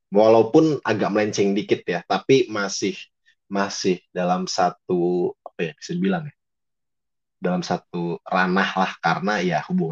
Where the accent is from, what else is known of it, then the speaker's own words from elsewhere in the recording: Central Java, Indonesia; now in Bandung, Indonesia; aku seorang perantauan, orang anak dari Jawa yang sekarang tuh ngerantau di Kota Bandung gitu.